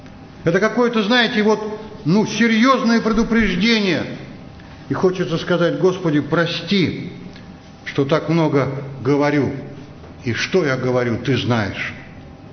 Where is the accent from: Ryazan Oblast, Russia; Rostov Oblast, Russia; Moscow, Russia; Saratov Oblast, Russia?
Moscow, Russia; бывает, когда где-то на периферии, то люди другие, чем мы с вами, москвичи.